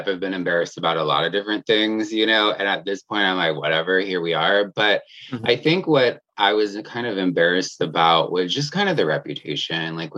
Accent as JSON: {"language": "English", "region": "Florida", "country": "United States", "tie": "born or raised there", "said": "But, you know, Florida, growing up in Florida, I love it. I love Florida so much."}